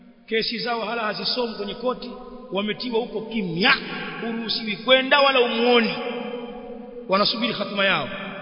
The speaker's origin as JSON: {"language": "Swahili", "country": "Tanzania", "said": "haya tuliyozungumza kwa miaka mingi kule kwetu Tanzania"}